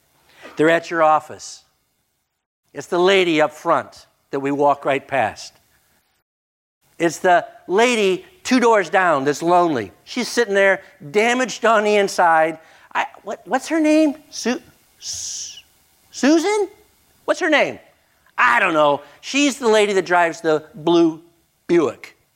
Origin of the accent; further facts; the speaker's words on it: Texas, United States; born there; being born in the United States and West Texas.